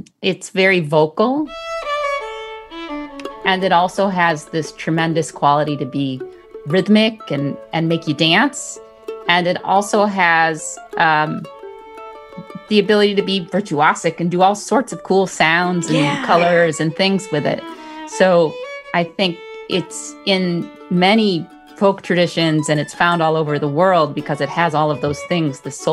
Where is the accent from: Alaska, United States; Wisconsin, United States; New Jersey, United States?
Wisconsin, United States; Verona; Well, I grew up outside of Verona, Wisconsin, which is very near Madison, Wisconsin.